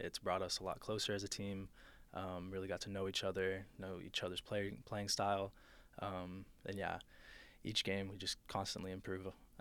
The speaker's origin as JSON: {"language": "English", "region": "Arizona", "country": "United States", "said": "I'm originally from Arizona. So I'm kind of used to playing hockey in a place where it's not really, like, known for the sport."}